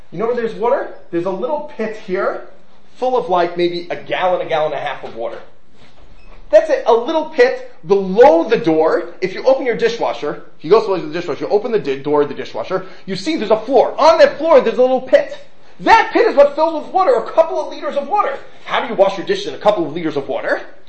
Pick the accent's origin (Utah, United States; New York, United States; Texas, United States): New York, United States; When I grew up in New York, you didn't have a water meter. You paid a tax to the city and used as much water as you liked.